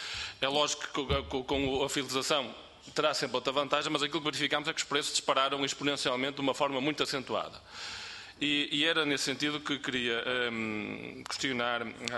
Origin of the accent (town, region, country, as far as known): Portugal